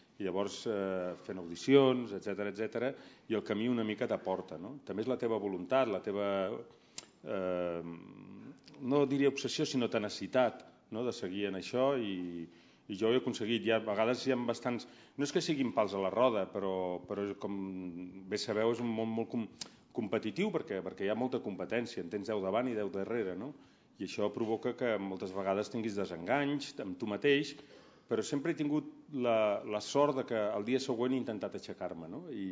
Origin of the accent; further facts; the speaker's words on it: Tarragona, Catalonia, Spain; jo soc de Tarragona, vivia allà llavors per fer dret m'havia de traslladar a Barcelona